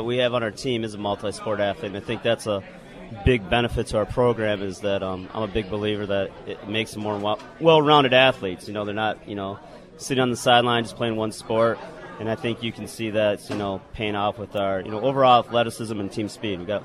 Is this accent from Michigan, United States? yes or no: yes; Michigan, United States; I grew up in Bend, Michigan, so the Chicago Bears, Notre Dame, Chicago Bulls affiliations are kind of new to me